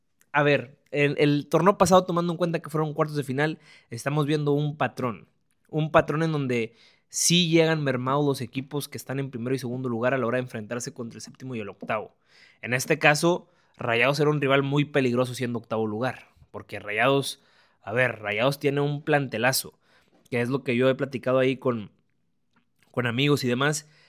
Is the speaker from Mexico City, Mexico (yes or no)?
no; Monterrey, Nuevo León, Mexico; aquí en Monterrey, de donde yo soy, donde yo radico.